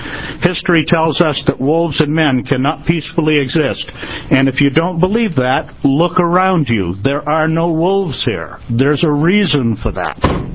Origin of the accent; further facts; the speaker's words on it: Lapine, Oregon, United States; I'm from Lapine, Oregon.